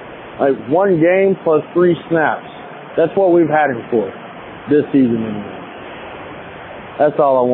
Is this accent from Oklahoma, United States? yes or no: yes; Oklahoma, United States; I'm from Oklahoma.